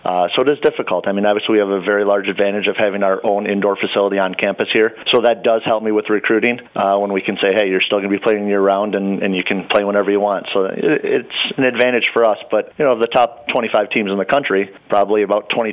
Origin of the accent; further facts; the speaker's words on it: Cadillac, Michigan, United States; I'm also a Ferris grad. I grew up in Cadillac, so I've always been around Ferris.